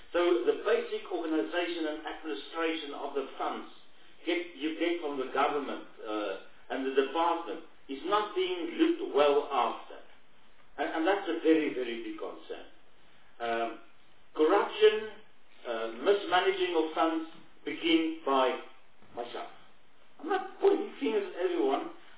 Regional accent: South Africa; I'm speaking as a South African that loves the history of our country.

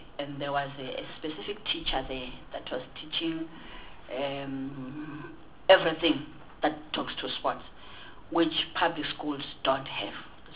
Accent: Soweto, Gauteng, South Africa; I'm coming from Zocha Zem, where I grew up in Soweto

